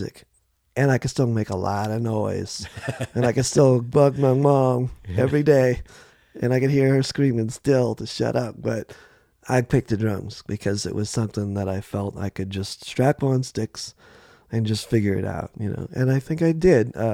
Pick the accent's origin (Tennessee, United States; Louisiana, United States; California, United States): Louisiana, United States; New Orleans; I grew up in New Orleans, in and around New Orleans. I mean, come on, how can you not be a drummer?